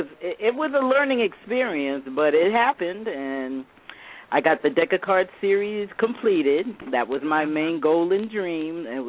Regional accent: Queens, New York, United States; I'm from Cambria Heights, Queens, New York.

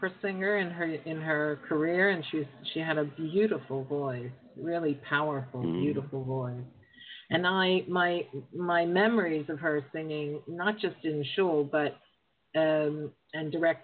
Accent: Pennsylvania, United States; Yeah, I was raised on Rosecrest Drive in Stanton Heights.

